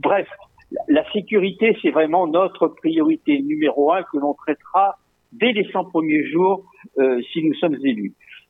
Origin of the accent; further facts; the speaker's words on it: Saintes, Nouvelle-Aquitaine, France; born there; Je suis né à Sainte. J'ai 3 générations de ma famille et de ma belle-famille qui sont saintaises.